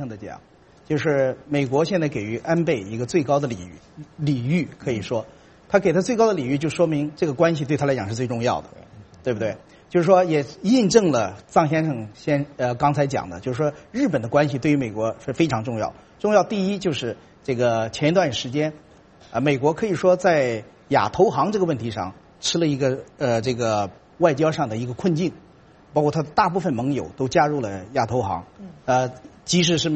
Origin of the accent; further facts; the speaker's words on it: China; 作为我们在中国人来讲，